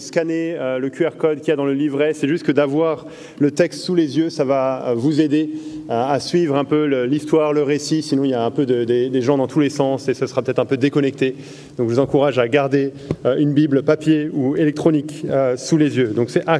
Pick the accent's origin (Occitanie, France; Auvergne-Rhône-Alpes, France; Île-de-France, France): Île-de-France, France; En 2013, donc j'avais 18 ans, en région parisienne, là où j'ai grandi